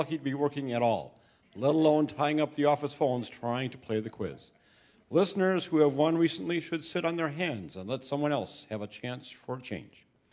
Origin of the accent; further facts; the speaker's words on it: Port Washington, Wisconsin, United States; I'm from Port Washington.